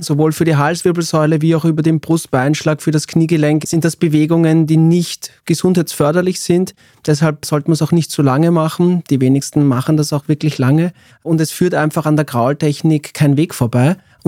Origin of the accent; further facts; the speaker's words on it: Austria; bei uns in Österreich